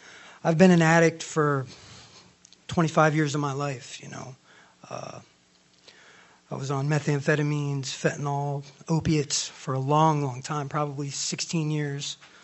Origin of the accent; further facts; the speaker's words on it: Hudson, Florida, United States; I'm 41 years old. I've been in the ministry for just over 3 months. I'm from Hudson, Florida, Port Richey, Florida